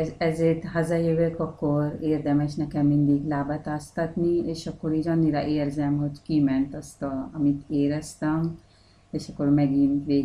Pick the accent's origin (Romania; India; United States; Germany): India; Hát nekem, én egy indiai vagyok